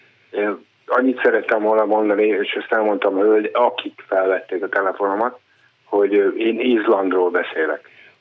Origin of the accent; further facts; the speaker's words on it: Székesfehérvár, Fejér, Hungary; born there; moved away; hogy én régen elmentem ebből az országba, ami nekem a szülő az ám, mert a Székesfehérváron születtem